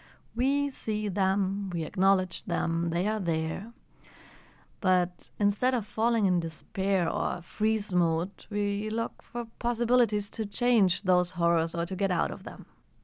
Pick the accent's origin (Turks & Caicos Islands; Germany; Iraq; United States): Germany; I had just arrived in Hamburg after more than half a year outside of Germany. And I have mixed feelings towards my home country